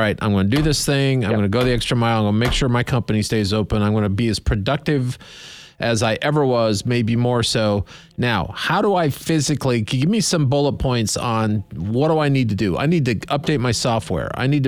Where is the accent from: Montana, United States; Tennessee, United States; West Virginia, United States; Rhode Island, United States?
Montana, United States; I am actually from Montana. So I'm kind of, when it comes to college sports, I'm like Switzerland, if you know what I'm saying.